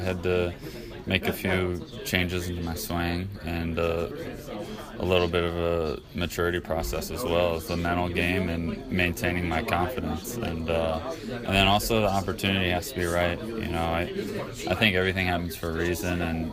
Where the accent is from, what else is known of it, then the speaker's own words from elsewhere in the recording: Virginia Beach, Virginia, United States; I really looked up to a lot of those guys from my hometown, you know, Ryan Zimmerman, David Wright, Michael Kadire, the Upton brothers, Mark Reynolds, you know, the list goes on and on. I think that's just a testament to, you know, the coaching of Virginia Beach.